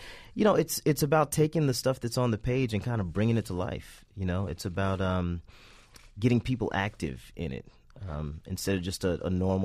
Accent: Florida, United States; now in New York, United States; I actually fell in love with the slam here in New York. I'm from Florida.

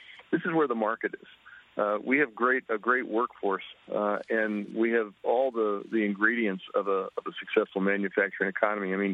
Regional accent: Pennsylvania, United States; Yeah, I voted this morning in my hometown in York County, and I'm on my way right now to Philadelphia

